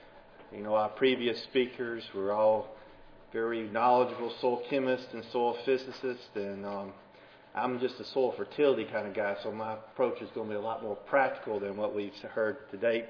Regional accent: Alabama, United States; But since I'm from Alabama, our big problem, our big industry in Alabama is poultry

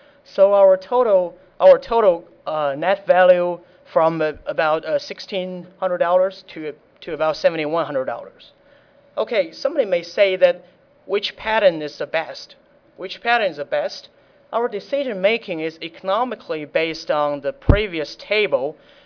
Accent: China; English is a second language; now in United States; I come from Western Kentucky University and stayed here about 3 years and come from China

